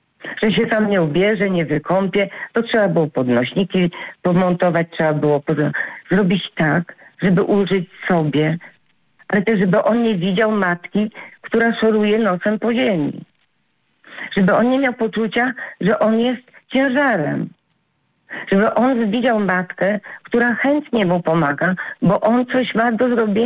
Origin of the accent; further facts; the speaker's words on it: Choszczno, West Pomeranian Voivodeship, Poland; bo my jesteśmy, w ogóle pochodzimy z Choszczyna